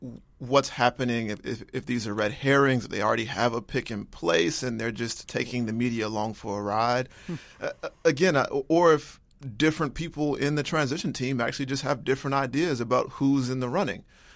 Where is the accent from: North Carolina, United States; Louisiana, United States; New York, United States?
North Carolina, United States; I'm from North Carolina, and mm-hmm. we're a state that has always been known, especially for our blue dog Democrats, right?